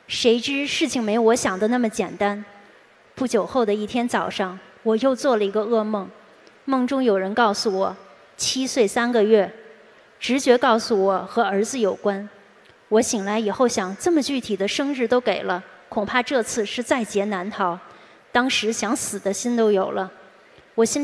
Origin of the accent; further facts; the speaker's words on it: California, United States; 我是来自美国加州城郡的同修